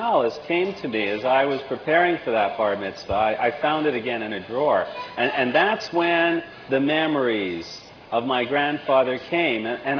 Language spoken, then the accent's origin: English; Winnipeg, Manitoba, Canada; and I'm from Winnipeg.